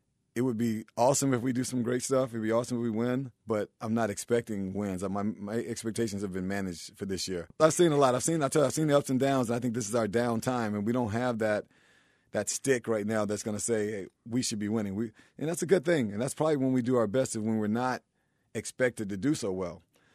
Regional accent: Mississippi, United States; moved away as an adult; now in Orlando, United States; And I've been born and raised in Mississippi, you know, up until I was 21 and graduated from Mississippi State. I've never seen a city like this.

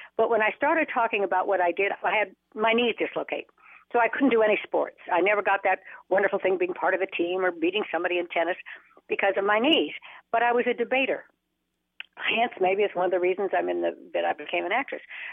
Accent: Reno, Nevada, United States; I was raised in Reno, Nevada, with prostitution and gambling and divorce by a mother who was a Marianne mother.

